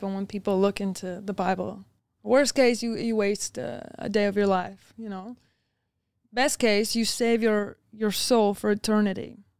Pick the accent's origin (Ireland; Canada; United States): Canada; I grew up in Canada, but, like, very traditional Dutch values in my household.